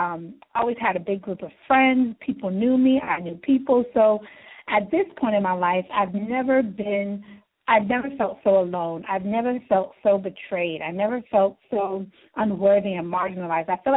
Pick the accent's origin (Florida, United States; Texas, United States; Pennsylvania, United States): Florida, United States; I'm a native from South Florida.